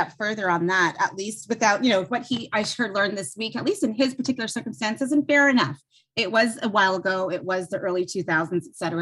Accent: Toronto, Ontario, Canada; I am a Black woman. I grew up in Toronto area.

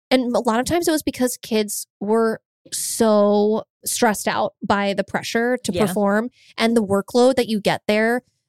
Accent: Greenwich, Connecticut, United States; I don't know about Scarsdale, but from my hometown of Greenwich to Choate, it's like an hour door to door, maybe, with traffic.

